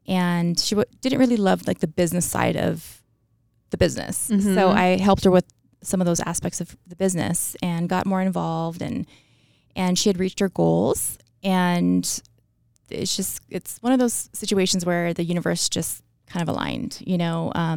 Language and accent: English; Hawaii, United States; moved away as an adult; now in Boise, United States; I am originally from Hawaii. So I was born and raised on Oahu.